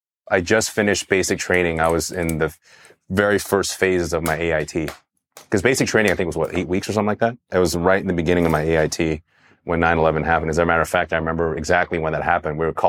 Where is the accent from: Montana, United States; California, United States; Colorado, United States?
California, United States; Monterey Park; also born or lived in Taiwan; So I was born in Taiwan, came here when I was one. So basically I was here. My childhood, I grew up in Monterey Park.